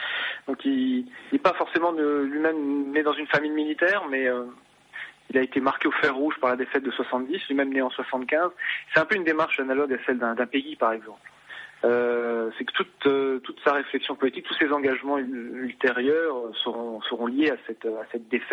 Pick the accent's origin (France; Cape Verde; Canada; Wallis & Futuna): France; Grand Est; now in Nancy, France; puisque je suis nancéen. Mm-hmm. Enfin, je suis lorrain et je suis donc nancéen d'adoption. Au demeurant, j'habite juste à côté d'une place qui s'appelle Drian